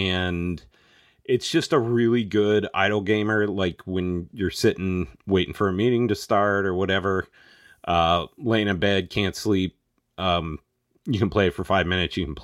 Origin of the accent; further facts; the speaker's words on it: Anchorage, Alaska, United States; I will say the Korean food growing up in Anchorage, Alaska was legit, too.